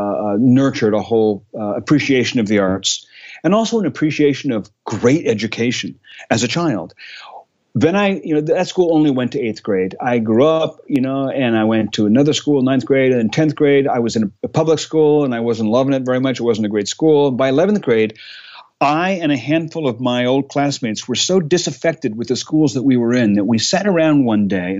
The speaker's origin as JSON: {"language": "English", "region": "New Jersey", "country": "United States", "tie": "born or raised there", "said": "I grew up in New Jersey, and I grew up in a small private school in Jersey that was very arts focused"}